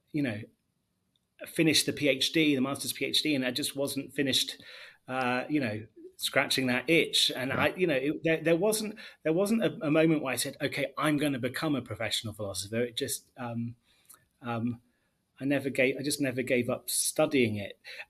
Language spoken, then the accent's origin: English; England, United Kingdom; moved away as an adult; also born or lived in United States; now in Israel; I was born and raised in England.